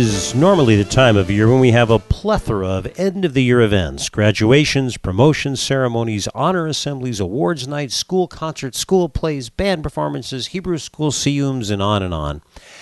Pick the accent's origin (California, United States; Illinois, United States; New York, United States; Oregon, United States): California, United States; Los Angeles; I remember when I was growing up in Los Angeles way back in 1970, our teachers struck against the school district.